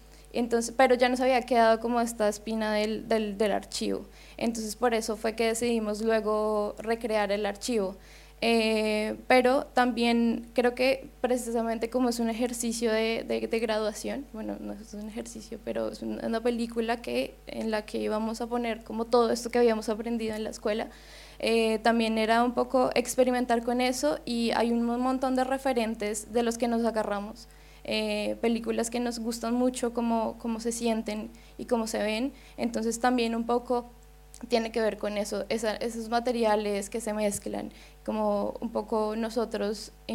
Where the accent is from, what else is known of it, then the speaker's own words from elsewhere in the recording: Colombia; nosotros dos somos colombianos, yo no viví la guerra que Juan vivió como en carne propia.